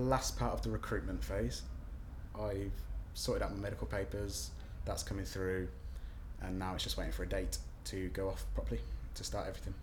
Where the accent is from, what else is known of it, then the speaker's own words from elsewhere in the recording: Northampton, East Midlands, United Kingdom; born there; I was born in Northampton General Hospital, just in Northampton, near where I live.